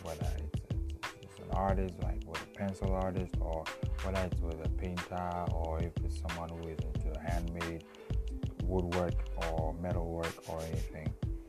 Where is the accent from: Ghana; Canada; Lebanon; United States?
Ghana; So I'm in Ghana. I'm a Ghanaian, and I'm in Africa.